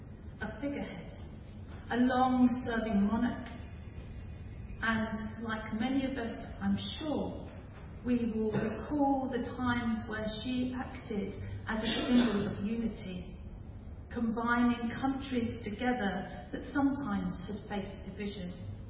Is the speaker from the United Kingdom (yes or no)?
yes; England, United Kingdom; As a child growing up in England and not far from London